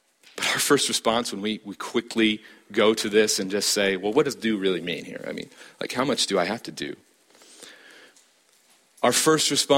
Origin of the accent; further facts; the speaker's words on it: Harrison, Nebraska, United States; I grew up in Harrison, Nebraska.